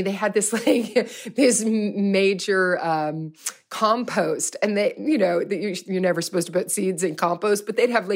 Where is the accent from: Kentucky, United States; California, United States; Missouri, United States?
Kentucky, United States; Louisville; You know, I'm from Louisville, Kentucky. So, you know, like there's that sort of very heavy Southern influence on the food that we ate.